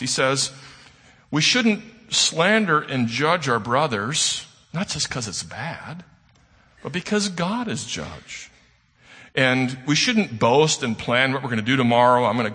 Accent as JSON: {"language": "English", "town": "St. Louis", "region": "Missouri", "country": "United States", "said": "We're from St. Louis, so we think of St. Louis heroes like Charles Lindbergh."}